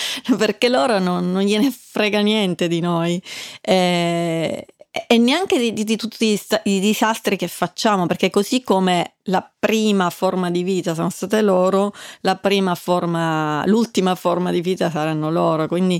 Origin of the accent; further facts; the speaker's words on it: Sicily, Italy; ma io sono siciliana e sono quella, sono un pezzo di Sicilia.